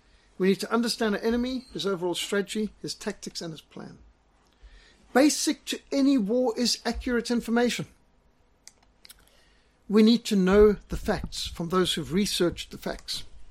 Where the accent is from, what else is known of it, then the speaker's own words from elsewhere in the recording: Zimbabwe; I was raised in Rhodesia, and I served in the South African Defence Force.